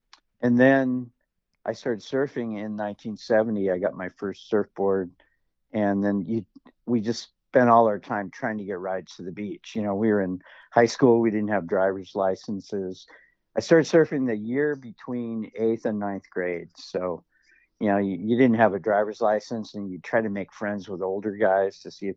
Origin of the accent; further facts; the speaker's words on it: Fallbrook, California, United States; I was raised in Fallbrook, California, which is agricultural community. It was the avocado capital of the world, and so a lot of citrus, you know, groves